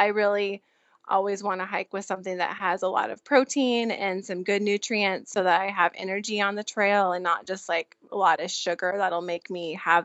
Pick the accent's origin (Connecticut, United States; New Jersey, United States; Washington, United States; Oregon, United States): Washington, United States; Well, I grew up in Eastern Washington. We lived on 11 acres by the river.